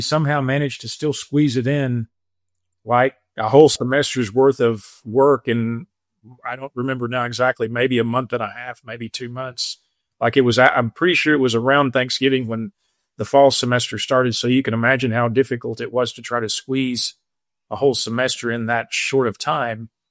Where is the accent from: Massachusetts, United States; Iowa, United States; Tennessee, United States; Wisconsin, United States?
Tennessee, United States; Knoxville; now in Miami, United States; I grew up in Knoxville, Tennessee.